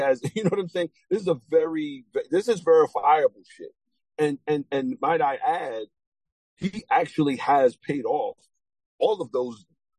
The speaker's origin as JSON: {"language": "English", "town": "Brooklyn", "region": "New York", "country": "United States", "said": "but I'm from Brooklyn, and I don't trust a lot of them."}